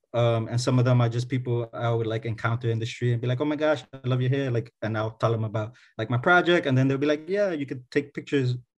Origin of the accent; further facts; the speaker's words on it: Brooklyn, New York, United States; I was born and raised in Red Hook houses by my undocumented mother who came to Brooklyn with my father from Mexico in 1990.